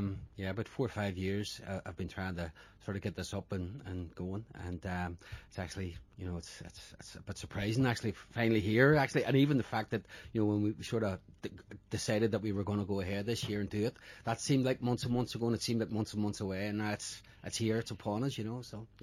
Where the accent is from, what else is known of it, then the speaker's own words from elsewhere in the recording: Belfast, Northern Ireland, United Kingdom; I'm a Belfast man, born and raised in Belfast